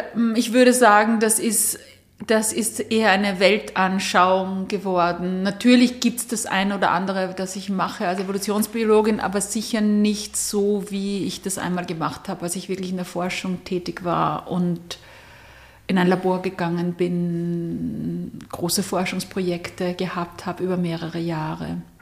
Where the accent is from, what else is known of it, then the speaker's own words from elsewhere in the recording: Austria; dass ich Österreicherin bin